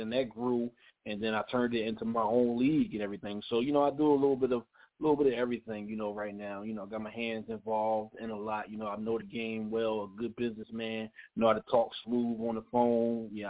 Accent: New Jersey, United States; It's your boy … You know, I'm from New Jersey and everything

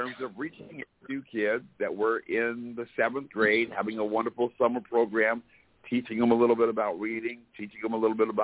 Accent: Jersey City, New Jersey, United States; I grew up in Jersey City. Jersey City is an inner city, and the public schools are terrible.

